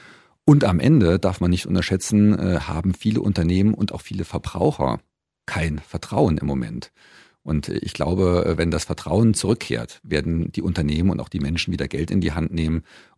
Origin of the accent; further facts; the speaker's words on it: Eisenach, Thuringia, Germany; in meiner Heimatregion, ich habe es vorhin schon einmal gesagt, gibt es viele in der Eisenacher Region, im Wartburgkreis, gibt es viele Jobs im Automotive-Bereich.